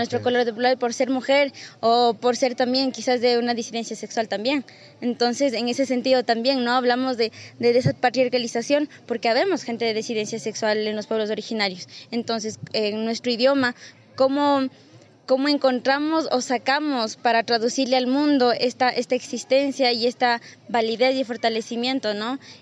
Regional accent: Otavalo, Ecuador; first language Quichua; soy de Ecuador, de dos pueblos indígenas, de Otavalo y de Cotopaxi, y mi nacionalidad es Quichua y el idioma es Quichua.

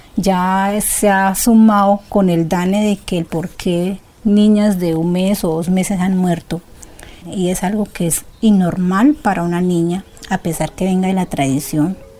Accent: Valle del Cauca, Colombia; born there; soy de la etnia Emberachamí, nací aquí en el Valle.

